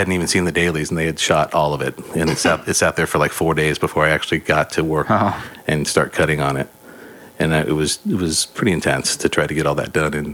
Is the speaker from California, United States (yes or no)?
yes; Sacramento, California, United States; also born or lived in Los Angeles, United States; base is Sacramento these days. I was in LA for 20 years, started a family in 2010 and moved back up to my hometown